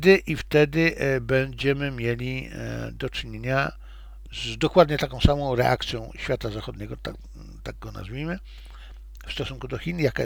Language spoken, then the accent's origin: Polish; China; ponieważ jestem Chińczykiem i dla mnie to jest logiczne